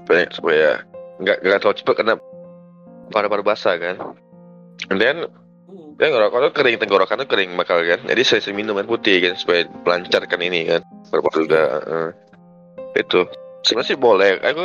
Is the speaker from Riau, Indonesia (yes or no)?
no; Padang, West Sumatra, Indonesia; Gue orang Padang, gak bisa makan pedas.